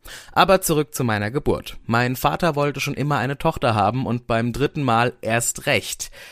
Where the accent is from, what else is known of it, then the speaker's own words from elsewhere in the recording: Munich, Bavaria, Germany; Ich bin in München in einer Großfamilie aufgewachsen. Wir sind 6 Geschwister, 4 Jungs und 2 Mädchen.